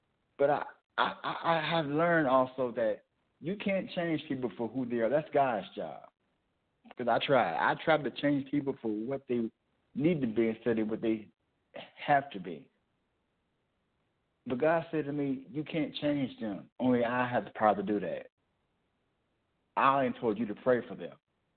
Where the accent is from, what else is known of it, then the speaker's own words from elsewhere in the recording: Little Rock, Arkansas, United States; I seen him preach in my hometown back in Little Rock